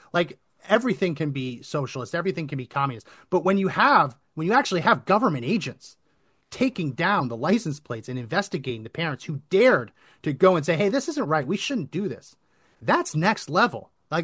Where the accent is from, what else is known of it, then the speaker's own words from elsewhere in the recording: New Jersey, United States; I grew up in New Jersey, and what I always say about New Jersey is the last one out, turn out the lights